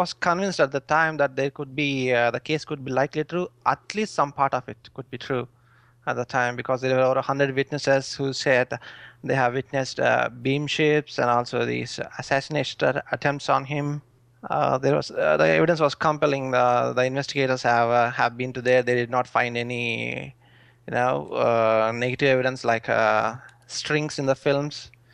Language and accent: English; India; I come from India.